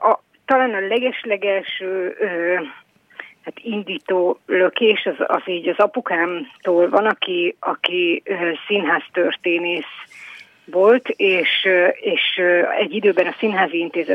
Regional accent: Budapest, Hungary; also born or lived in Dej, Romania; én is még Dézsen születtem, de 4 éves voltam, amikor áttelepültünk

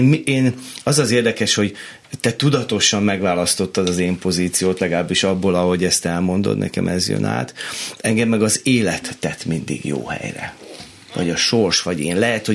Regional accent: Szeged, Csongrád-Csanád, Hungary; ugye én Szegeden nőttem fel, ott csináltam.

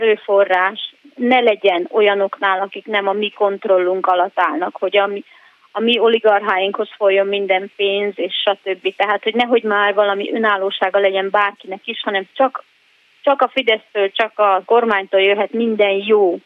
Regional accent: Hungary; én vidéki lány vagyok, ugye, és akkor nálunk is azért a gyerekkoromban érezhető volt

